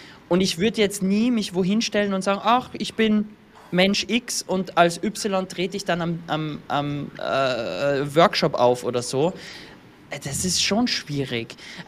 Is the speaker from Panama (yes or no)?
no; Austria; Bei uns in Österreich